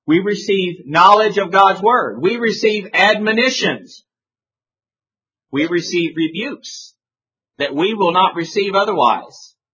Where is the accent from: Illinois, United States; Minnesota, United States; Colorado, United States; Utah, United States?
Colorado, United States; Denver; I'm from Denver. We've won two Super Bowls in a row.